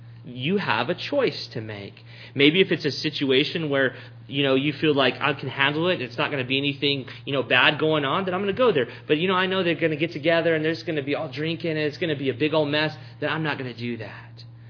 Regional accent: Texas, United States; because I am a Texan, I've eaten a lot of meat in my day.

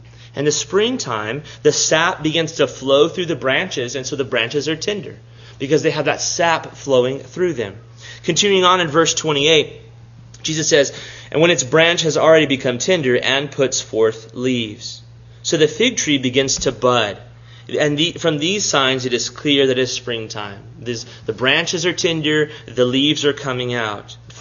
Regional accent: Texas, United States; When I was growing up, where I was growing up in South Texas, there was these what we called chinaberry trees.

